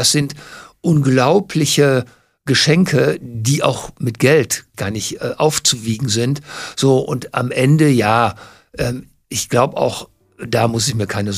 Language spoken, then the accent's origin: German; Essen, North Rhine-Westphalia, Germany; born or raised there